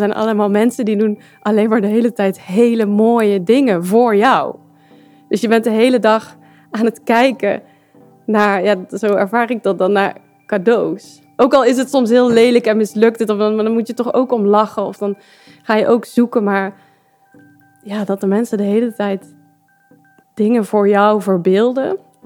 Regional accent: Eindhoven, North Brabant, Netherlands; born there; Ik ben 30 jaar en ik ben geboren in Eindhoven.

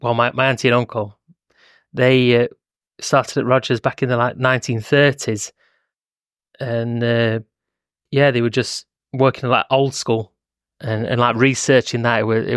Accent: Sheffield, Yorkshire and the Humber, United Kingdom; I've always lived in Sheffield. Yeah, all my family's from Sheffield. Born and bred in Sheffield.

